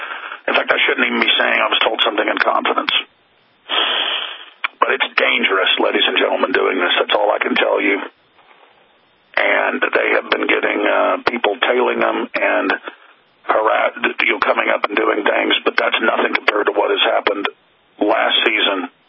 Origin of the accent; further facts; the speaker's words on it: Texas, United States; But I'm a Texan, and I tend to answer people's questions.